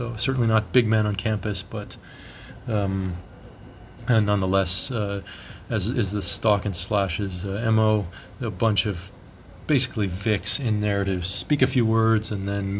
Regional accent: Toronto, Ontario, Canada; growing up in Toronto

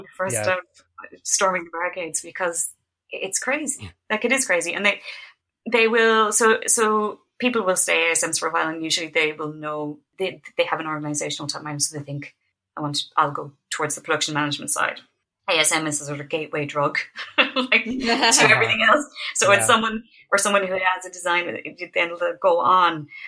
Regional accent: New York City, New York, United States; born there; I'm an American. I was born in New York.

